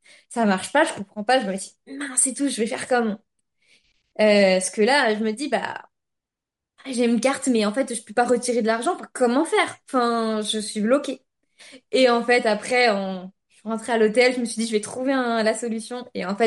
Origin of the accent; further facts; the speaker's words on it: France; français parce que je suis française